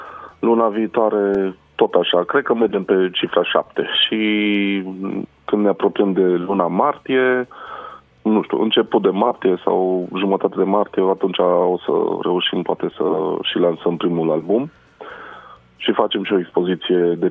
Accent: Mediaș, Sibiu County, Romania; Da, dacă te gândești, eu sunt din Mediaș

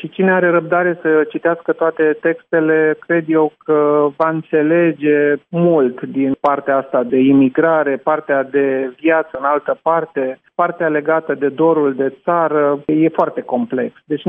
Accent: Romania; now in Belgium; să ne cunoască pe noi ca români din Belgia

